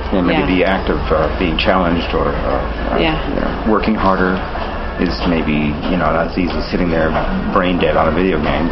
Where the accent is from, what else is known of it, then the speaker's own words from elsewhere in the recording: Connecticut, United States; also born or lived in New Jersey; I'm born in New Jersey, raised in Connecticut, Tri-State area, Boston, New York, and then out here from 83.